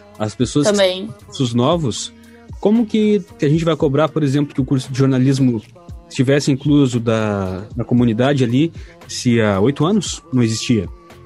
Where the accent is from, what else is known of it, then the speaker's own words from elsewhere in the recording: Piratini, Rio Grande do Sul, Brazil; Eu sou de Piratini, uma cidade sem clube.